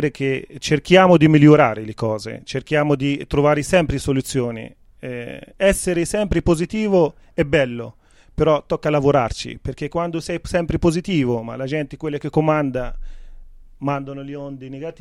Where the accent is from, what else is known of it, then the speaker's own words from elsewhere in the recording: Béja, Tunisia; Italian is a second language; moved away as an adult; now in Italy; Io sono nato a Tunisi, provincia di Beja, che sarebbe al centro. E lì ho seguito tutto il mio studio fino al diploma di maturità e poi dopo sono venuto qua in Italia.